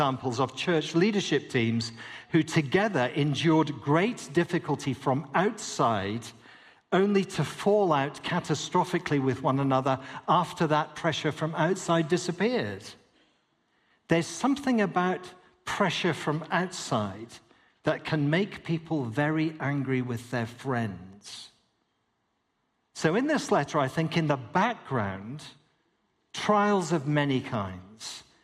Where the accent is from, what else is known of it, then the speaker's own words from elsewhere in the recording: Scotland, United Kingdom; I'm a Scotsman, we have an old alliance, I'm your friend.